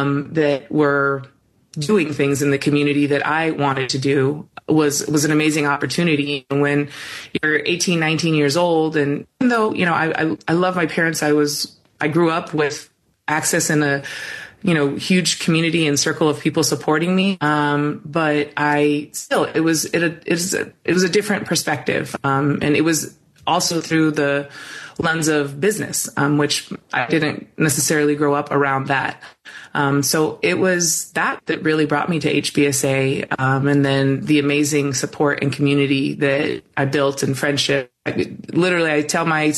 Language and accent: English; Tempe, Arizona, United States; You know, I grew up here in Phoenix, Arizona, and actually Tempe, literally like 10 minutes away from campus.